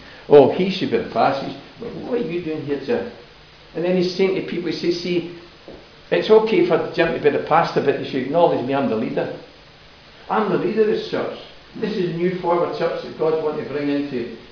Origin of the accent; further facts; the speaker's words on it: Scotland, United Kingdom; I said, I'm Scottish as well.